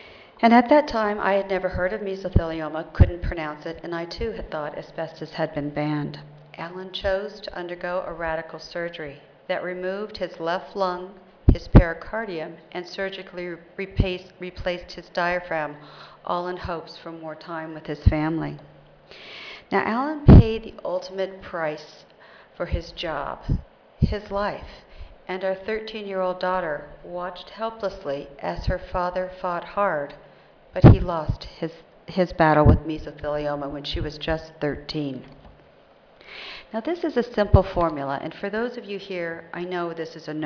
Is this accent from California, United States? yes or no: yes; Los Angeles, California, United States; I'm from Los Angeles.